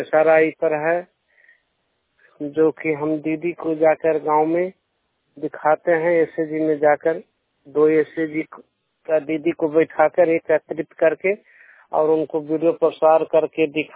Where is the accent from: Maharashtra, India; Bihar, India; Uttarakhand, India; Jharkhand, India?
Bihar, India; मैं नालंदा जिला का रहने वाला हूँ, हरनौत प्रखंड से।